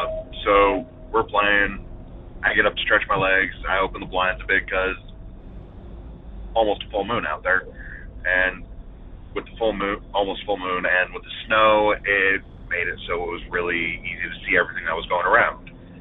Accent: Virginia, United States; I'm from Northern Virginia, but my story takes place in Amelia, Virginia.

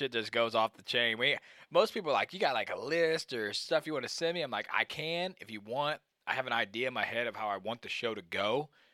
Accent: Missouri, United States; I grew up in Missouri, really healthy turkey population

